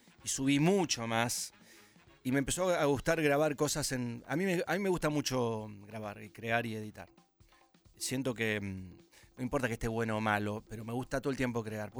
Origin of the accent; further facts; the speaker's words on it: Funes, Santa Fe, Argentina; tengo una casa de campo y me crié en Funes, un lugar cerca de Rosario, pescando ranas.